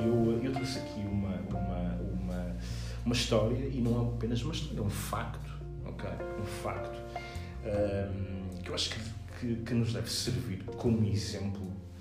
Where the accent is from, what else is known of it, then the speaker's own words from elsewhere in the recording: Porto, Portugal; Eu sou do Porto